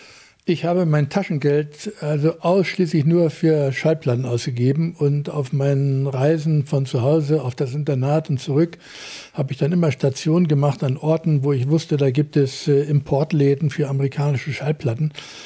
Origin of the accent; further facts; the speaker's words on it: Hamburg, Germany; born there; Ich bin zwar in Hamburg geboren, aber meine Eltern kommen aus anderen Teilen Deutschlands.